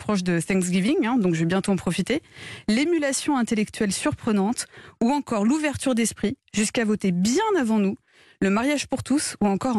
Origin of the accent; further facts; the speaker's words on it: Los Angeles, California, United States; Et je dédie ce soir cette carte blanche à la mienne … chez moi à Los Angeles.